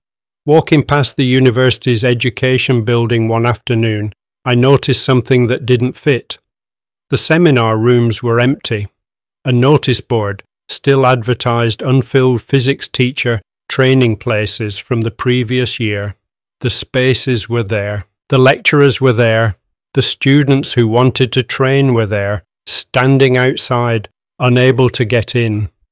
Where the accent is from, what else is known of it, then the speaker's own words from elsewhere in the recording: Darwen, North West England, United Kingdom; I grew up in Darwen, watching my mum work as a teaching assistant at the local primary school.